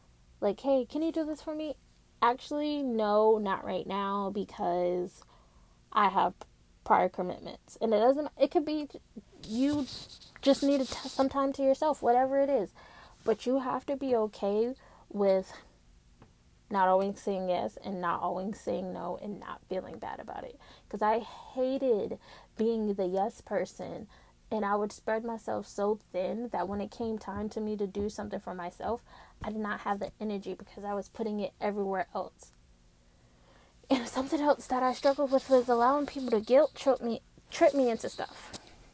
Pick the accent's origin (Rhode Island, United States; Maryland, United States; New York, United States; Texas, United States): Maryland, United States; I wanted to go to school Bowie State in Maryland, because I grew up in Maryland